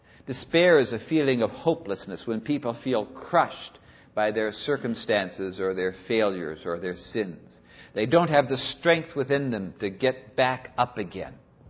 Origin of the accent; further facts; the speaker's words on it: California, United States; I grew up in California, about 15 miles from the ocean.